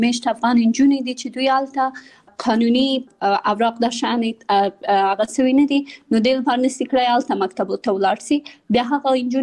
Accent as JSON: {"language": "Pashto", "region": "Kabul", "country": "Afghanistan", "tie": "born there", "also_born_or_lived": "Pakistan"}